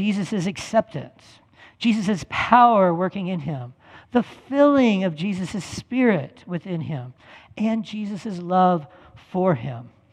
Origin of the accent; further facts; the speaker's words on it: Salem, Missouri, United States; And they're, you know, this is rural Missouri. I grew up in the Salem, Missouri area. So this is rural Missouri. They're farmers, they're fishermen, they're mechanics.